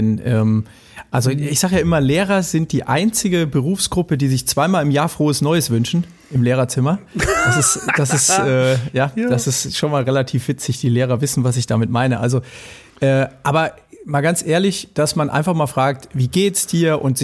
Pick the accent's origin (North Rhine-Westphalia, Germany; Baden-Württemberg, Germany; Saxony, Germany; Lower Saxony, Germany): North Rhine-Westphalia, Germany; bei uns im Ruhrpott sagt man ja, muss ja.